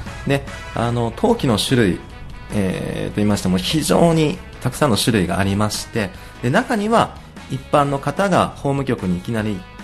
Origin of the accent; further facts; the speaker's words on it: Nagasaki, Japan; 九州の長崎になります。